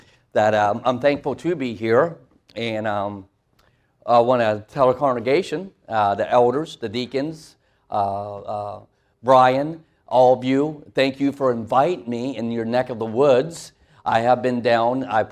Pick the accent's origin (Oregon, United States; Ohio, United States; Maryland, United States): Ohio, United States; also born or lived in Tennessee; And before there, I was in the beautiful land of Tennessee for 8 years. And I'm from Ohio.